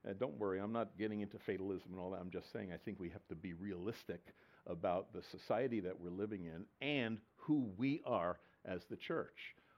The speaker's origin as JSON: {"language": "English", "country": "United States", "said": "Well, I do it because I'm an American"}